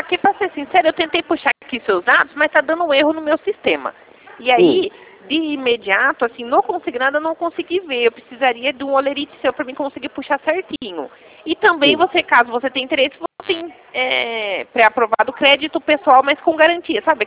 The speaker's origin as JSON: {"language": "Portuguese", "region": "São Paulo", "country": "Brazil", "said": "Eu sou do interior de São Paulo, eu não fico na mesma cidade que você."}